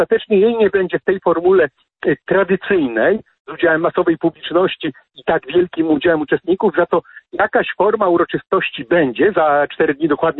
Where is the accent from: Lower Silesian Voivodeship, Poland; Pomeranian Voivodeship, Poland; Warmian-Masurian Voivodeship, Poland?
Warmian-Masurian Voivodeship, Poland; Olsztyn; czy mojej rodzinnej Warmii, ja się urodziłem w Olsztynie